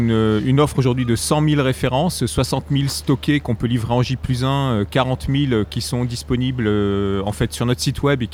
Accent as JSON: {"language": "French", "region": "Normandy", "country": "France", "said": "d'abord, on est normand, donc pas loin de la mer"}